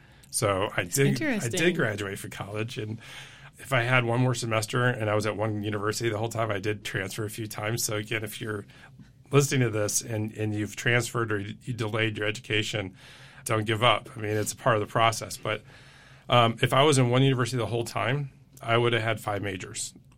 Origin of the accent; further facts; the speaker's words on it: Michigan, United States; also born or lived in Kalamazoo; I grew up in Michigan.